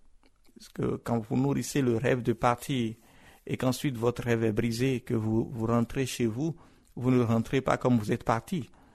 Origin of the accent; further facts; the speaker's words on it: Benin; Alors oui, je suis béninois. Mais je suis africain et je suis humain du 21e siècle.